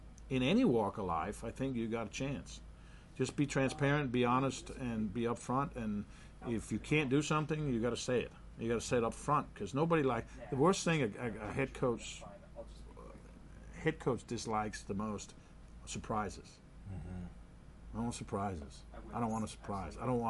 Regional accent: Denmark; they also talk about doing in my hometown in Denmark, doing a ceremony, which could be kind of cool.

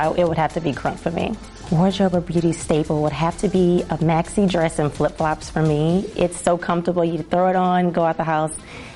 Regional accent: Slidell, Louisiana, United States; I'm 27. I'm from Slidell, Louisiana, and this is my rookie year.

